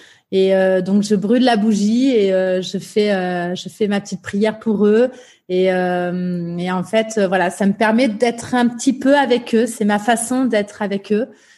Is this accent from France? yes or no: yes; Limoges, Nouvelle-Aquitaine, France; J'ai grandi à la campagne. Je suis née à Limoges. Et donc, alors j'ai grandi à Limoges, notamment après j'ai déménagé parce que j'ai un père militaire qui a beaucoup bougé, qui a été muté dans différents endroits. Donc, voilà, j'ai vécu à Limoges, à Tours.